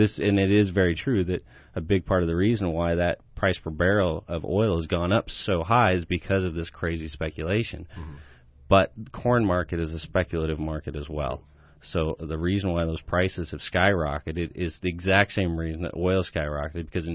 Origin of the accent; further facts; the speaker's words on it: California, United States; because, you know, we're from California, and that's something that's going on there.